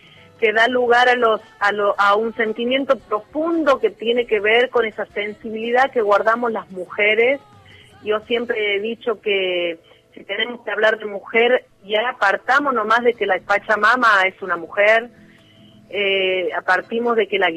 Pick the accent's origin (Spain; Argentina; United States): Argentina; como hermanos argentinos